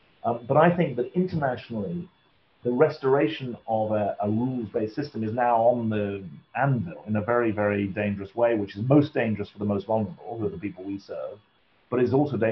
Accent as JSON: {"language": "English", "country": "United Kingdom", "said": "The fact that I'm patriotic as British and someone else is patriotic as French or American, it doesn't take away from the patriotism."}